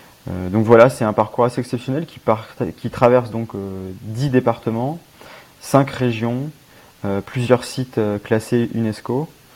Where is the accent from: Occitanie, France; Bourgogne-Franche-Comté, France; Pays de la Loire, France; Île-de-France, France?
Bourgogne-Franche-Comté, France; j'ai la particularité d'être natif de Bourgogne et je suis né à 60 km d'Avallon.